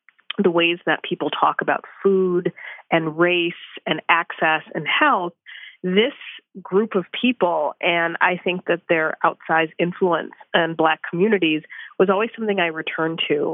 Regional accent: Chicago, Illinois, United States; And growing up in Chicago, I just remember that the local chapter of the National Black McDonald's Operators Association was everywhere.

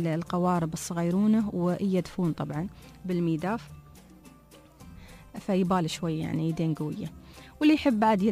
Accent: Oman; من أكثر المكانات السياحية عندنا في عمان

